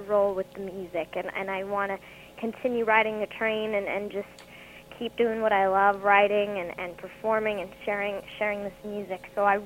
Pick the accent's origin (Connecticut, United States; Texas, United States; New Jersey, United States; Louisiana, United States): Texas, United States; Grand Prairie; my hometown of Grand Prairie